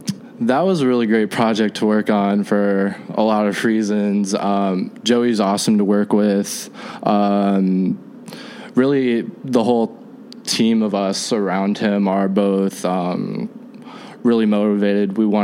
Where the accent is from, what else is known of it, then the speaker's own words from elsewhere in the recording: Sacramento, California, United States; I'm from Sacramento originally, so that's not too far out of the way from there.